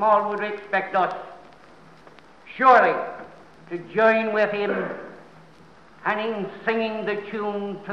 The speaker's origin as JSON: {"language": "English", "region": "Newfoundland and Labrador", "country": "Canada", "said": "I'm a Newfoundlander."}